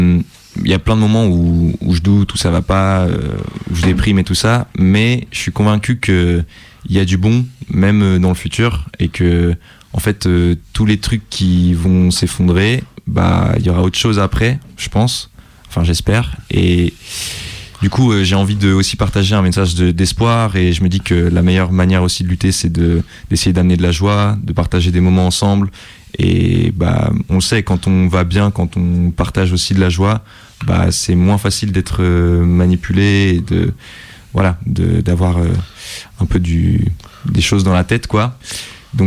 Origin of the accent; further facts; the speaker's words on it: Lyon, Auvergne-Rhône-Alpes, France; Moi, je suis de Lyon d'origine, puis maintenant je viens en Haute-Savoie.